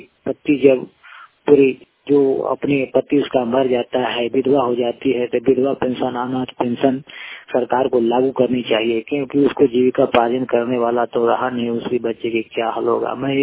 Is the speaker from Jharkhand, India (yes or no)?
yes; Tubera, Jharkhand, India; मैं झारखंड के पुलामू लेते हूँ। हमारे पुलामू जिला में हमारे गांव तुबेरा से सटे